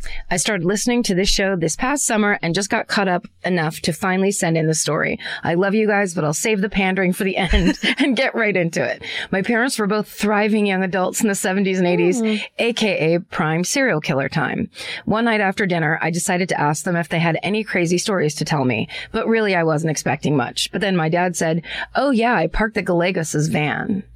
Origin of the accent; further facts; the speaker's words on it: Sacramento, California, United States; This is like my hometown.